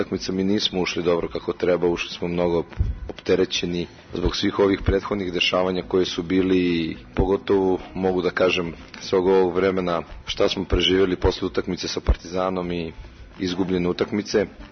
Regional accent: Greece; jer sam bio i odrastao sam u Grčkoj.

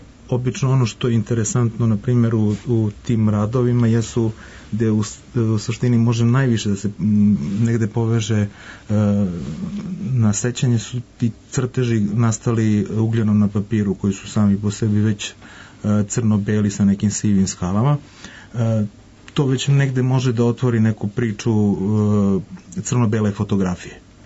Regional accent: Majdanpek, Bor District, Serbia; sam rođen u Majdanpeku, možemo da napravimo jedan lep uvod, ovako jedna priča vezana za moje detinjstvo i odrastanje, pošto sam ja odrastao u radničkoj porodici.

